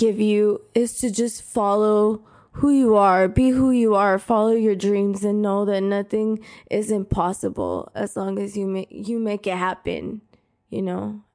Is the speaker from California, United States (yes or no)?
yes; San Diego, California, United States; I grew up in Southeast San Diego. I grew up listening to my cousin and my cousins produce and make music at family parties, at family quinceañeras